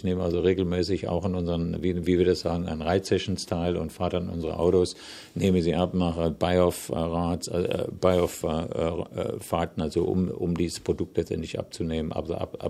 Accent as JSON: {"language": "German", "country": "Germany", "also_born_or_lived": "United States", "said": "ich liebe Deutschland, ich liebe meine Heimat und letztendlich, was färbt natürlich ab, wenn Sie so lange in den USA gelebt haben."}